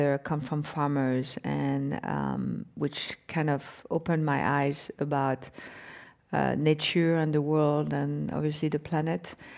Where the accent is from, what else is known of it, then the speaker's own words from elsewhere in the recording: France; Well, obviously, I was born and raised in France.